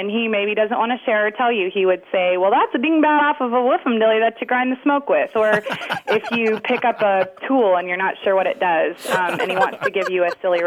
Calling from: Dallas, Texas, United States; I'm calling from Dallas, Texas.

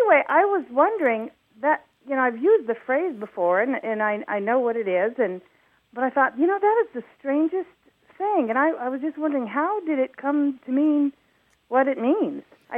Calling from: Indianapolis, Indiana, United States; I'm calling from Indianapolis.

